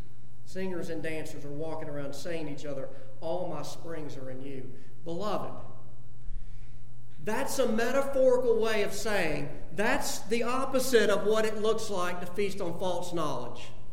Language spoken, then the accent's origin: English; the South, United States; As a Southerner, I knew Northern Christians.